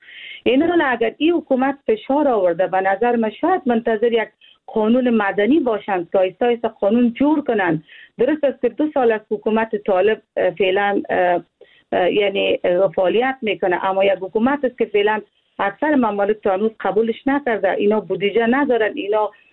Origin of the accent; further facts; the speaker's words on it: Afghanistan; من یک افغان هستم